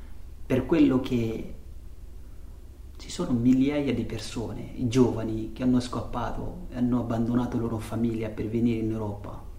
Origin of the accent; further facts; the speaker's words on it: Tambacounda, Senegal; Italian is a second language; vengo dal Senegal. Sono nato in Senegal, sono cresciuto in Senegal. Il mio regione si chiama Tambacounda, ma noi abitiamo un villaggio che si chiama Janna.